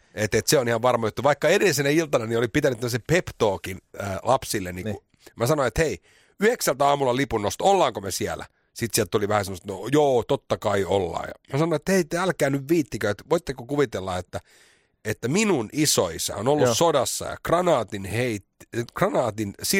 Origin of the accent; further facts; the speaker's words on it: Espoo, Uusimaa, Finland; maalaispoika, me ollaan Espoosta.